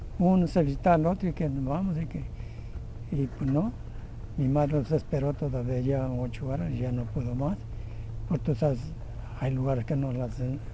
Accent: Mexico; Yo la seguí, porque yo vine fregado de México. Ya no había trabajo.

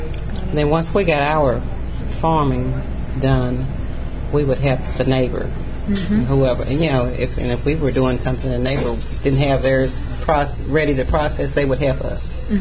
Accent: Parkin, Arkansas, United States; born there; I was born here in Parkin, right down Parkin Street here, what they call the Bottoms, Dyes Bottoms.

